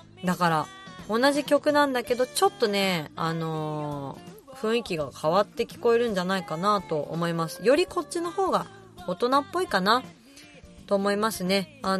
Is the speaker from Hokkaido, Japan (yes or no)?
no; Tokyo, Japan; 私はね、東京生まれ、東京育ちなので